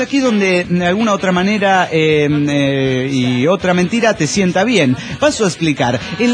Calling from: Celaya, Guanajuato, Mexico; moved away; de Celaya, México.

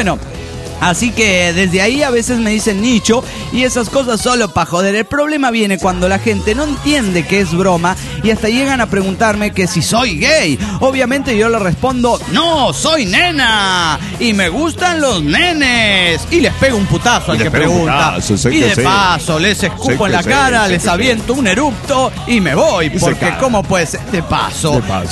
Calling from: Cancún, Quintana Roo, Mexico; de Cancún, Quintro Roo.

